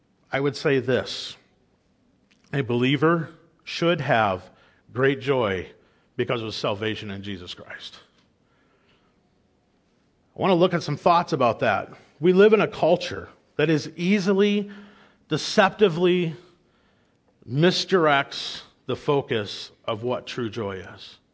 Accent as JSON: {"language": "English", "region": "Wisconsin", "country": "United States", "said": "I'm from Wisconsin. I haven't had brats all winter."}